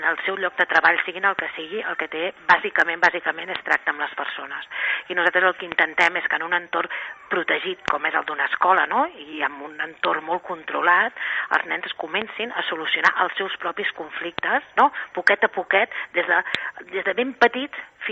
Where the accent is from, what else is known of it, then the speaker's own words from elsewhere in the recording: Calella, Catalonia, Spain; jo sóc de Calella de sempre